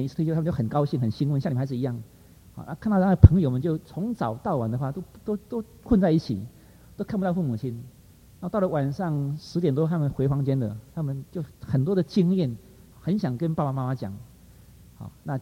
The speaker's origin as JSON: {"language": "Chinese", "country": "China", "lives_now": "United States", "said": "那我们从国内出来的很多弟兄姐妹们，啊，我们很难得到了美国，我们就想好好的把握时间把握机会"}